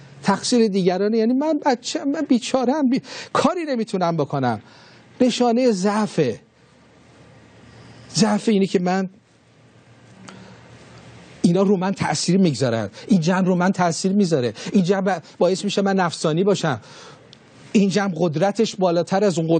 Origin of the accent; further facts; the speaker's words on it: Iran; چقدر خوبه که ما ایرانیم دیگه، اینطوری هستیم دیگه